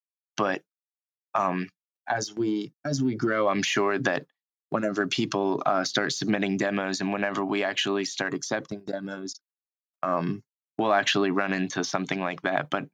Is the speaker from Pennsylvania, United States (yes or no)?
yes; Pennsylvania, United States; a lot of my listeners in my home state of Pennsylvania, specifically in my area, will know about this.